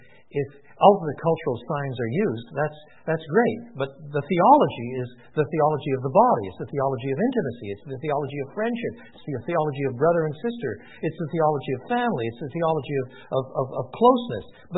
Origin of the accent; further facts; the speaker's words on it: Quebec, Canada; Now, I was brought up in French Canada, so I can do this business.